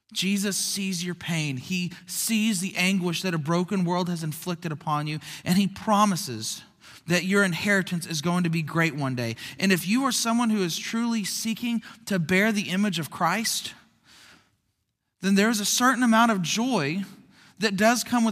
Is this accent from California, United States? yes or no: no; Skiatook, Oklahoma, United States; There's a family that moved to my hometown of Skiatook, right next door to my parents.